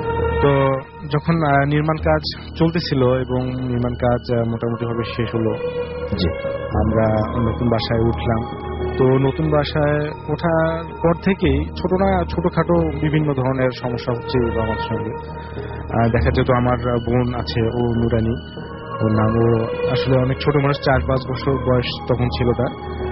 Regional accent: Taraganj, Rangpur Division, Bangladesh; now in Dhaka, Bangladesh; আমার home district হচ্ছে তারাগঞ্জ শুভঙ্কর, আর আমি ঢাকার শান্তিনগর থেকে আসছি।

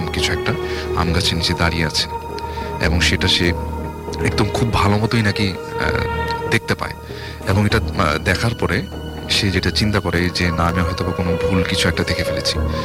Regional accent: Old Dhaka, Dhaka Division, Bangladesh; পুরান ঢাকা থেকে এসেছি

